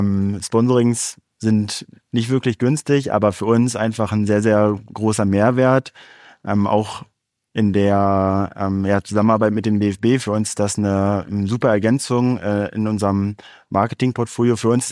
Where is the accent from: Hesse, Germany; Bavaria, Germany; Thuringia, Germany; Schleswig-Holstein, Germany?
Schleswig-Holstein, Germany; Kiel; Habe wirklich als kleiner Junge dann auch angefangen zu kicken. Damals noch in Kiel. Ich komme auch aus Kiel.